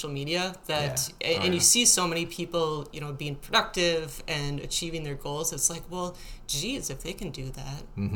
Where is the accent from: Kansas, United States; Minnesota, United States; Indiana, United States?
Minnesota, United States; Eveleth; Well, I'm originally from Eveleth, and really my true sport in high school was swimming.